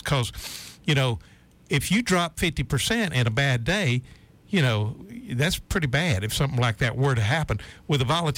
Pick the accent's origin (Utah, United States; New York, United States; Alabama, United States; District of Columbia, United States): Alabama, United States; It's kind of weird to run into somebody in Cabo that's, from Alabama.